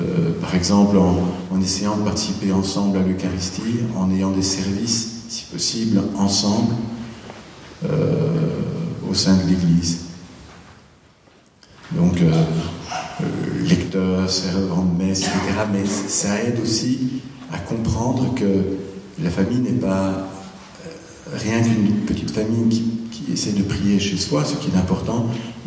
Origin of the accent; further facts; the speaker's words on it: Belgium; Donc on est issu de Belgique.